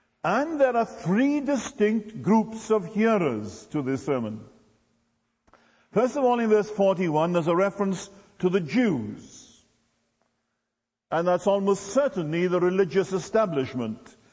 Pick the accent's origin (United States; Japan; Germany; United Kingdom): United Kingdom; Wales; I am not English. Wales is not part of England. It's a separate nation.